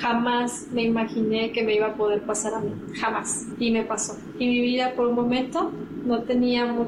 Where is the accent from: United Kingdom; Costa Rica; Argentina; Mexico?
Mexico; soy la primera mexicana en recuperar la salud después de esto